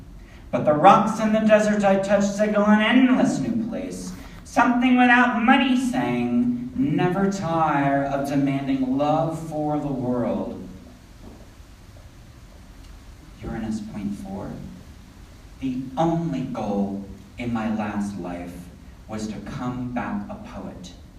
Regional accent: Pennsylvania, United States; Where I grew up in Pennsylvania, it is the headquarters of the Ku Klux Klan.

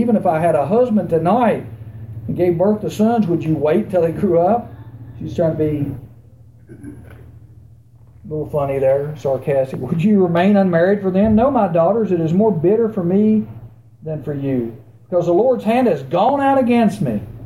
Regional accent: Giles, United States; Country people. I grew up in Giles.

